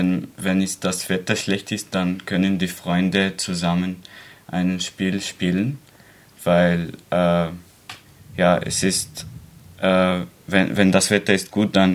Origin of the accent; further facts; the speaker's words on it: Syria; now in Vienna, Austria; In Syrien.